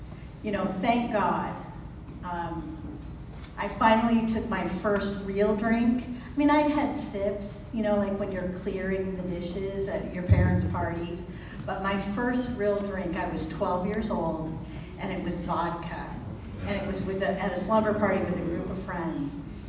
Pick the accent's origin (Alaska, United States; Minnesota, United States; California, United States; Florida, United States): California, United States; Stockton; born there; So I was born in Stockton, California, and that's why I'm an alcoholic. I had poor Stockton. It's a lovely place. Great sunset.